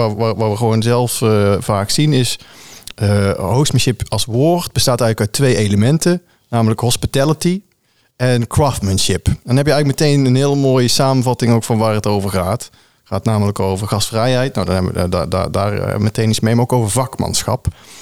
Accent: North Brabant, Netherlands; accent: Brabantian; dat ligt vast aan mijn Brabants accent.

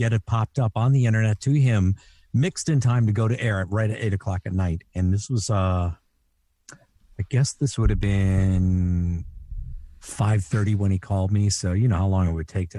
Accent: Canada; I grew up in Canada.

